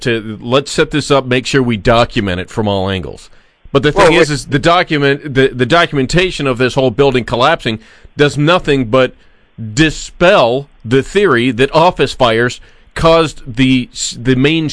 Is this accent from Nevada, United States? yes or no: yes; Las Vegas, Nevada, United States; Yeah, my hometown, where we preserve nothing and blow it all to hell.